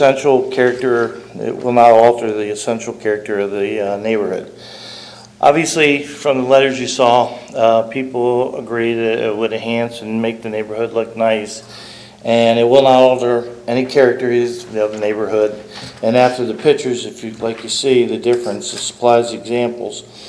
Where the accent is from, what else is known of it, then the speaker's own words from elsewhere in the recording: Maryland, United States; I am from Montgomery County, Maryland. I came up here to get away from the rat race down here, and I came to Sussex County because I lived up in Ocean View one time.